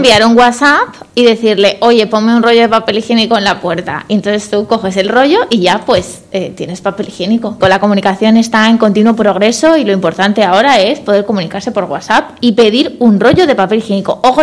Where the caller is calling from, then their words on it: Madrid, Community of Madrid, Spain; de Madrid.